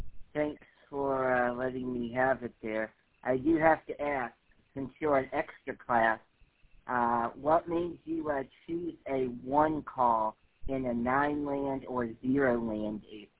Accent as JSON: {"language": "English", "region": "Illinois", "country": "United States", "said": "So I'm originally from Illinois. And, well, I'm from a suburb of Chicago"}